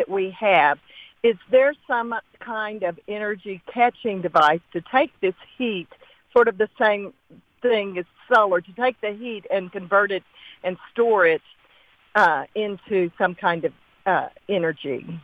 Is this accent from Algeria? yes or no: no; Garland, Texas, United States; Well, I'm from Garland, and that's right by Dallas.